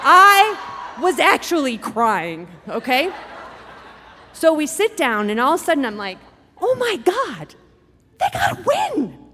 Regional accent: Wisconsin, United States; Even though I'm from Wisconsin, I know absolutely nothing about football.

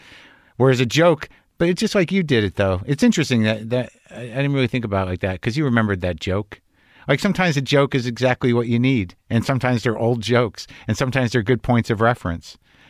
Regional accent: Albuquerque, New Mexico, United States; I grew up there.

